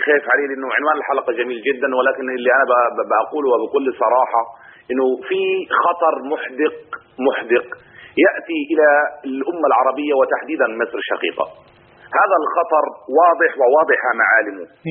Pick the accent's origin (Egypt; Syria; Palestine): Palestine; Gaza; فأنا مواطن من غزة